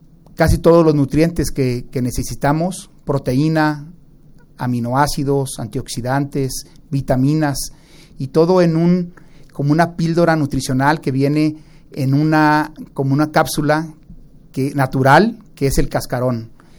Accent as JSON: {"language": "Spanish", "country": "Mexico", "said": "es algo que nos debe dar mucho orgullo como mexicanos"}